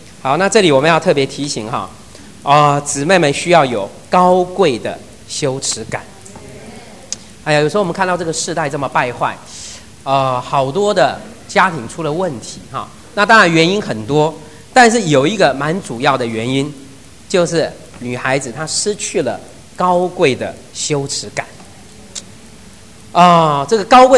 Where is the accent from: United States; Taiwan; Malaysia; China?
China; 这个我们中国人又有一句话说什么呢？